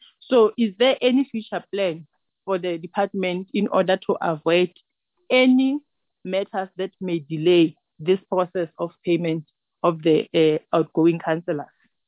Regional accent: Free State, South Africa; Because I'm from Free State and I'm in the political space.

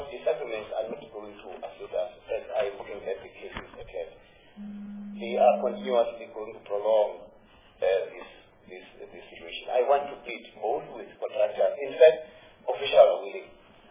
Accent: Limpopo, South Africa; I'm from Limpopo.

